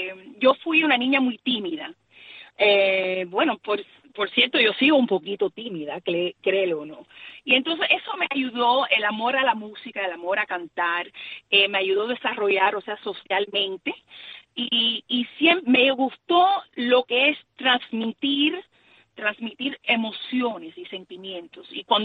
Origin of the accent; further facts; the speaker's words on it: Cuba; ¿dónde tú eres? Yo soy cubana. Igual yo hablo muy cubanaza.